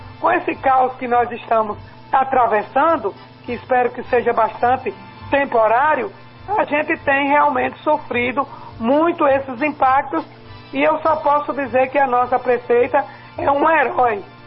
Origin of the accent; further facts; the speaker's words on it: Cícero Dantas, Bahia, Brazil; quando estou vindo lá da minha cidade, Cícero Dantas, para Salvador